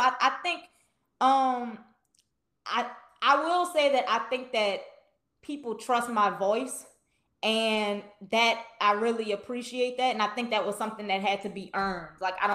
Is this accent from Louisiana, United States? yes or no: yes; New Orleans, Louisiana, United States; growing up in New Orleans, we there's just certain oral histories we just know.